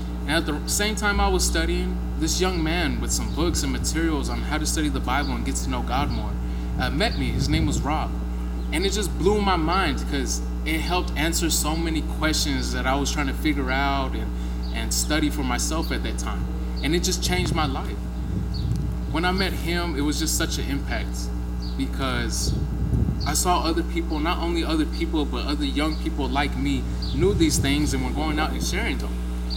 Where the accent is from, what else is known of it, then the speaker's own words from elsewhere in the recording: Odessa, Texas, United States; A turning point in my life is when a literature evangelist met me in my hometown of Odessa, Texas.